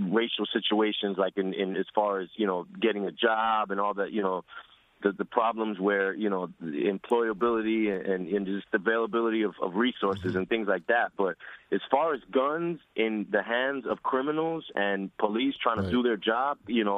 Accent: New York City, New York, United States; I'm born and raised in New York. I've been here my whole life. I've lived in, you know, 3 of the 5 boroughs.

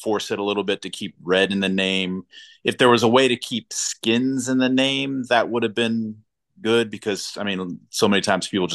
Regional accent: Silver Spring, Maryland, United States; moved away; growing up in Silver Spring, for the most part, I was a Redskins fan. And but then when the Daniel Snyder stuff happened over the years, I soured pretty quickly. And then leaving the area helped too. I left the area in 2002.

